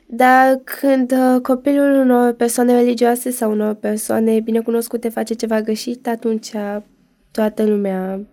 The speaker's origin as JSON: {"language": "Romanian", "town": "Lipova", "region": "Arad County", "country": "Romania", "lives_now": "Bucharest, Romania", "said": "Eu vin din Arad, Lipova."}